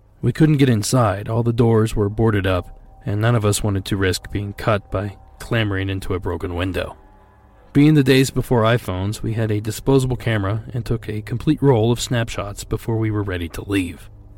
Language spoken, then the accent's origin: English; Ohio, United States; The following comes to us from Sean in my home state of Ohio.